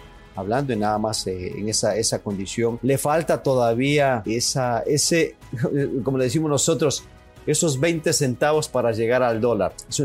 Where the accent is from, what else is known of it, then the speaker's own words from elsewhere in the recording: Ecuador; a nosotros como ecuatorianos nos da muchísimo gusto verlo jugar